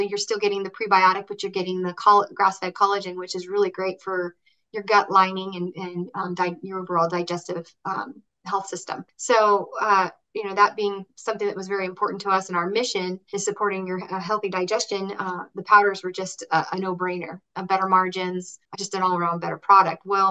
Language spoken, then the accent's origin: English; Reno, Nevada, United States; I am calling from Reno, Nevada. And born and raised, fourth generation, but moved away twice and came home twice. So I love it here.